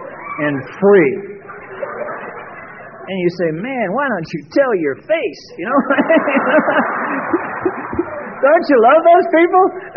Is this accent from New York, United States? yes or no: yes; Brooklyn, New York, United States; You know, I'm from Brooklyn, so I don't know a whole lot about that topic.